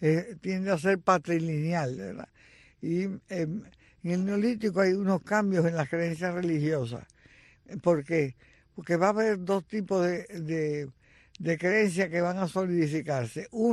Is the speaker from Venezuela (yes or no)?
no; Baracoa, Guantánamo, Cuba; Yo siempre bromeaba cuando alguien me pregunta sobre dónde yo me crié en Baracoa Oriente, oigan ustedes.